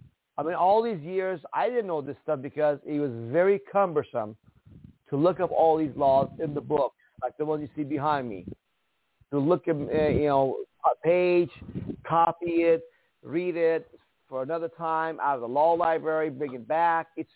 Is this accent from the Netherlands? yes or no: no; Iran; I'm from Iran, of Jewish family, the minority. He had no freedoms. None of us had freedom there.